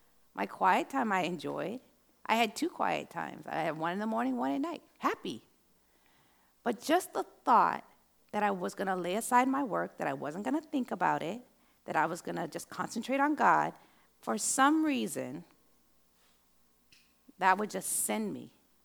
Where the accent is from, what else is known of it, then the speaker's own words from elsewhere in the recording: United States; I'm from the States.